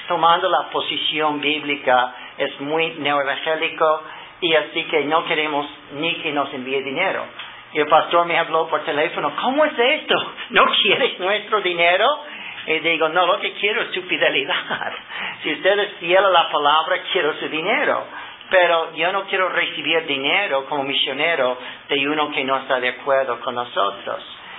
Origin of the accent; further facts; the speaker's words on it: Ohio, United States; Spanish is a second language; En la iglesia donde yo crecí en Ohio